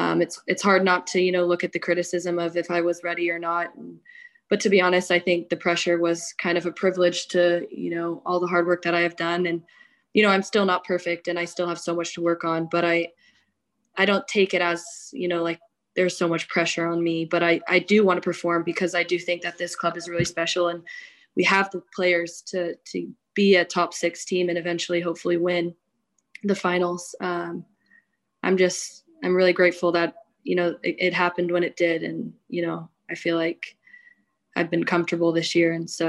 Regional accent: Dallas, Texas, United States; now in Louisville, United States; I'm from Dallas, so a much bigger city, and I actually really enjoy being in Louisville.

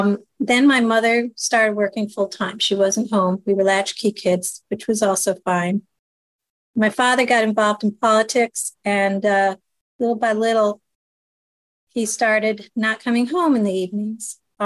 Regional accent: New Jersey, United States; born there; I'm 63. I was born in 1958 in New Jersey.

